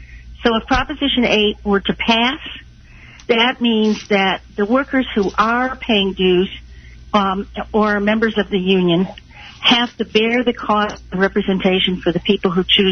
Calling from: Kansas City, Kansas, United States; I'm calling from Kansas City, Kansas.

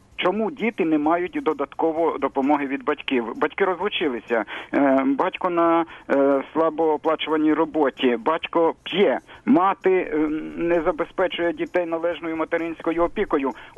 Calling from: Kyiv, Ukraine; із Києва, батько трьох студентів.

